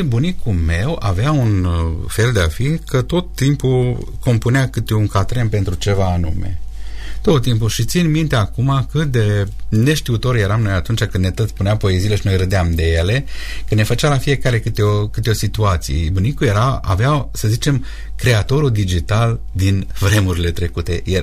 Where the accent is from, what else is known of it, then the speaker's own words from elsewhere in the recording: Bârlibaș, Romania; eu provin din Bârlibaș, Bârlibașul era un sat cu poate 70-80 de case cândva.